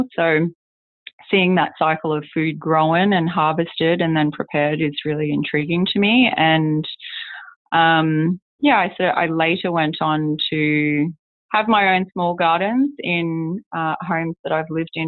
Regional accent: Australia; now in Detroit, United States; I am originally from Australia.

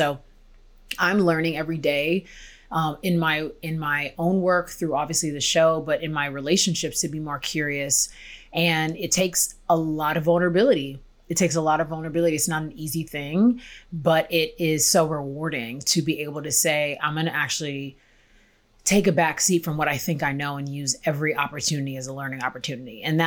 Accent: United States; so from being a Nigerian American

